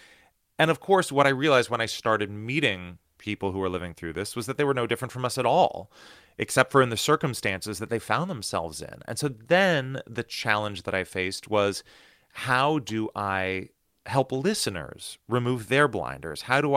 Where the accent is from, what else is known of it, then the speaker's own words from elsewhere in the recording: United States; I realized that growing up in the United States, I had been incredibly lucky to live in this country that has two enormous oceans on either side of it